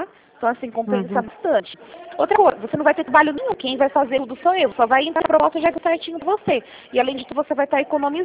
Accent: Rio Claro, São Paulo, Brazil; Eu sou aqui de Rio Claro mesmo

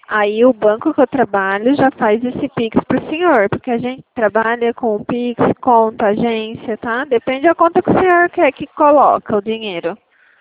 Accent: Araras, São Paulo, Brazil; porque eu sou de Arara, São Paulo, né? Então o DDD daqui é 19.

